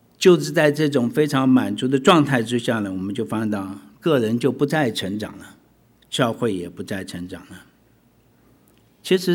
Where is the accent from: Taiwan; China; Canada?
Canada; 我是从加拿大来的，因为很多人没听过加拿大，我第一次跟人家讲我从加拿大来的